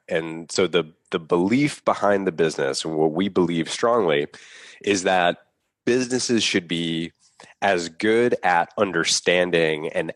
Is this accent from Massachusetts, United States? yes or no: yes; Boston, Massachusetts, United States; I grew up here in Boston.